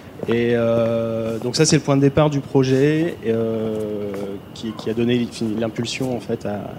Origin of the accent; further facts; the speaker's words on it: Dunkirk, Hauts-de-France, France; moved away as an adult; je suis de Dunkerque, en fait. Je suis né à Dunkerque, j'ai quitté Dunkerque vers mes 18-19 ans.